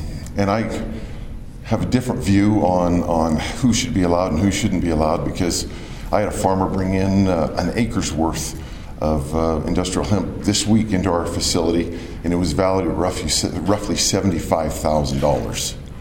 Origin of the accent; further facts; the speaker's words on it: Morgan, Utah, United States; I'm from Morgan, Utah, but I have an extraction plant in Colorado